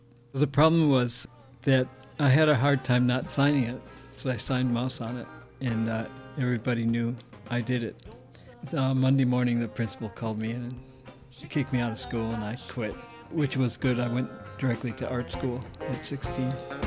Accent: California, United States; born there; I was born in California, and as soon as I was old enough, like a salmon, I returned.

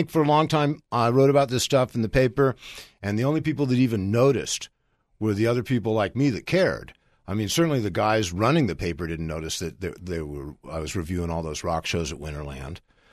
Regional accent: Berkeley, California, United States; I always try and avoid the phrase grew up, but I was raised in Berkeley.

